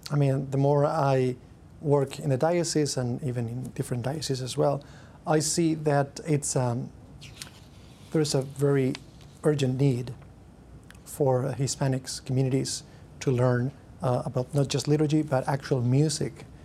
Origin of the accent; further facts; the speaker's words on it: Spain; And I'm from Spain